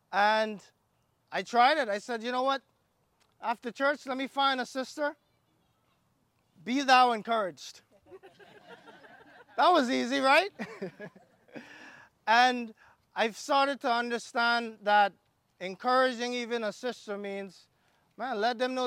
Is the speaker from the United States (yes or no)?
no; Bahamas; now in Canada; Yeah, I'm from the Bahamas. That's how we do it back home. You said we're not in the Bahamas, we're in Canada?